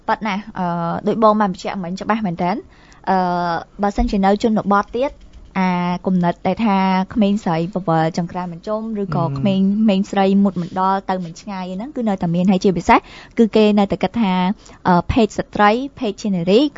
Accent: Phnom Penh, Cambodia; ខ្ញុំជាអ្នកភ្នំពេញតែម្ដងសិតសាតហ្មងអ្នកភ្នំពេញចា

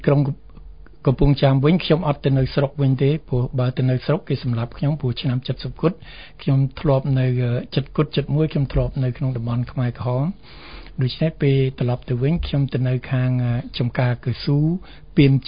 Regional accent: Krouch Chhmar, Kampong Cham, Cambodia; ស្រុកកំណើតខ្ញុំនៅក្នុងស្រុកក្រូចឆ្មាខេត្តកំពង់ចាម

